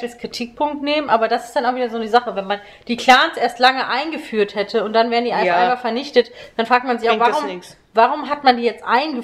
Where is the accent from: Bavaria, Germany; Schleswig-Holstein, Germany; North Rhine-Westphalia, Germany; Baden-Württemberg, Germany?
North Rhine-Westphalia, Germany; ich komme aus der Nähe von Düsseldorf